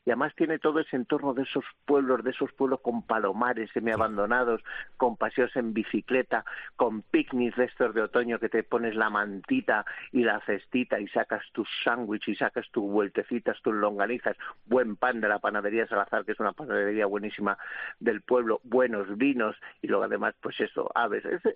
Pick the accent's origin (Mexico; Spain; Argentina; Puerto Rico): Spain; Navarredonda de Gredos, Castile and León; me gustaría hablar, por ejemplo, del de mi tierra. En un pueblecito que se llama Navarredonda de Gredos